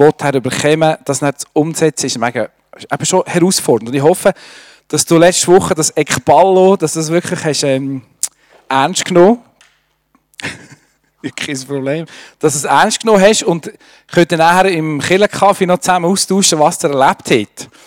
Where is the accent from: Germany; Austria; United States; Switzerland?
Switzerland; Bern; Also als Berner schnell predigen.